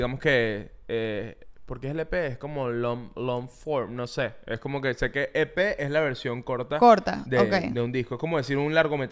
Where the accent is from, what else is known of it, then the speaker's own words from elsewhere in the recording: Venezuela; Yo, que soy venezolano, no soy tu chiste, ¿ok?